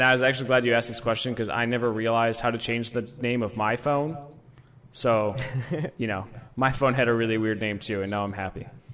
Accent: Detroit, Michigan, United States; I'm also from Detroit, so that's why I love you and I picked your question.

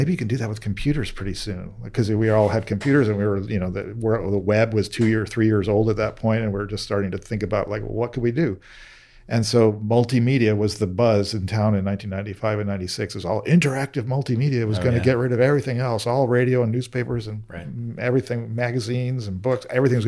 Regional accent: California, United States; I've lived here, and then I grew up in the East Bay from age 10, so I have a kind of a strong affinity for the East Bay as well.

